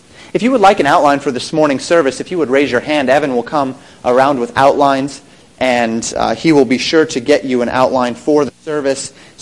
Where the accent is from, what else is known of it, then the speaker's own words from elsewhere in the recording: Colorado, United States; She grew up in Atlanta. I grew up in Colorado.